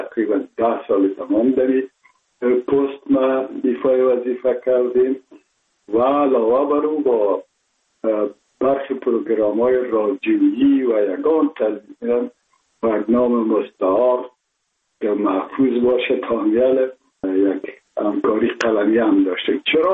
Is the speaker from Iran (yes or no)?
no; Kabul, Afghanistan; من متولد شهر کابل هستم، هستم تاجک و از شهر کونی کابل که از پدر از کابل هستم.